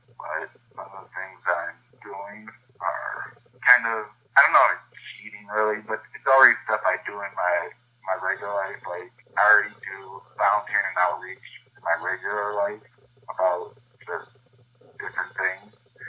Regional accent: Milwaukee, Wisconsin, United States; I already have relationships with from going to law school in Milwaukee and growing up in Milwaukee.

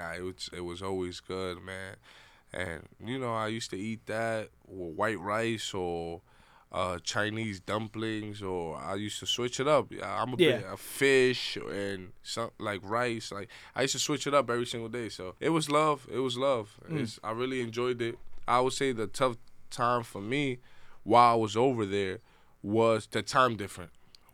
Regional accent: Dominican Republic; I'm from the Dominican Republic.

